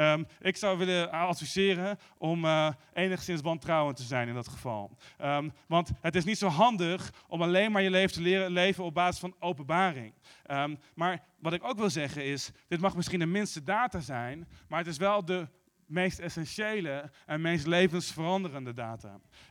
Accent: Arnhem, Gelderland, Netherlands; now in The Hague, Netherlands; En omdat ik kwam uit Arnhem en ik kwam hier.

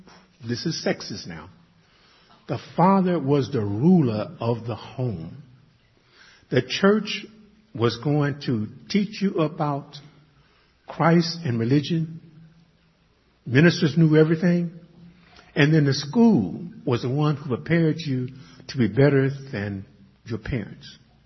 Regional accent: Caruthersville, Missouri, United States; I told him I was from Caruthersville

